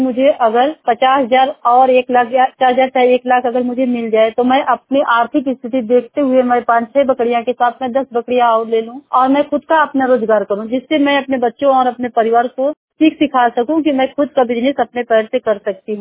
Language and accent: Hindi; Mandsaur, Madhya Pradesh, India; मैं मंजेसौर की रहने वाली, मैं बहुत गरीब परिवार से हूँ।